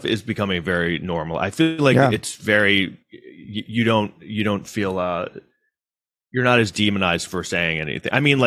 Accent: New York City, New York, United States; I grew up in New York City, so I mean, I always was surrounded by Jews.

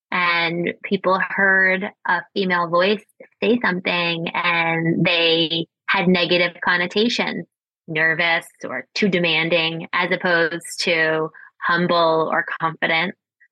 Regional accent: New York City, New York, United States; So very early on, I left home. I'm from New York City.

